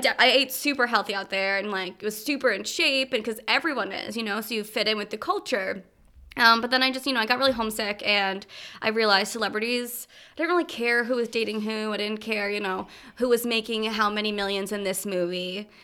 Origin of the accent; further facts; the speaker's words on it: Allentown, Pennsylvania, United States; And growing up in Allentown, you know, just an hour down the turnpike, we went to Jim Thorpe a lot.